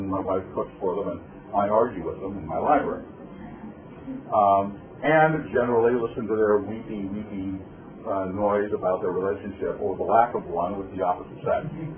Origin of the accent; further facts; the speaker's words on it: Idaho, United States; in spite of my location in North Idaho, I was raised to this place. I'm from Idaho, for crying out loud.